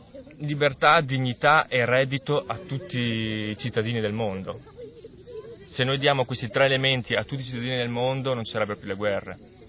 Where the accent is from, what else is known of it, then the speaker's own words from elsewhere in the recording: Trento, Trentino-Alto Adige, Italy; now in Bologna, Italy; sono di Trento e sono venuto a Bologna a studiare, ho fatto scienze dell'educazione e poi mi sono fermato e sto lavorando qua a Bologna come formatore.